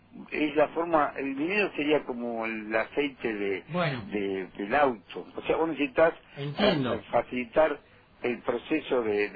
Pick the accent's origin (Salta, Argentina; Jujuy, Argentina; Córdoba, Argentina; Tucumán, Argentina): Tucumán, Argentina; born there; Yo soy tucumano de nacimiento y en mi provincia es operativo.